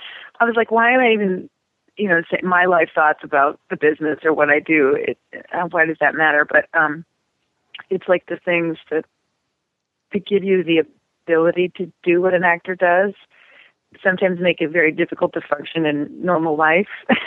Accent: Chicago, Illinois, United States; Both of my parents are actors. I grew up in Chicago, and they were very active there in the theater community.

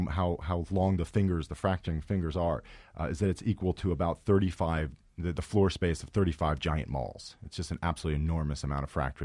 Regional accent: Philadelphia, Pennsylvania, United States; I grew up in Philadelphia.

